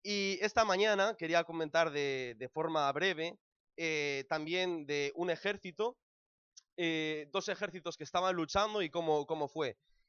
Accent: Santiago de Compostela, Galicia, Spain; also born or lived in Barcelona; mi madre es de León y nací en Barcelona, tengo una familia en Barcelona, y solía decir que era de Barcelona, pero yo ahora siempre digo que soy gallego, ¿no? Y que soy de Santiago.

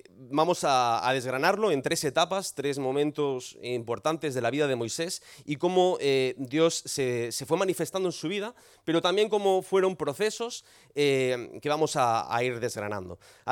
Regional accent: Santiago de Compostela, Galicia, Spain; todos mis recuerdos, mi infancia, mi adolescencia fue aquí en Santiago

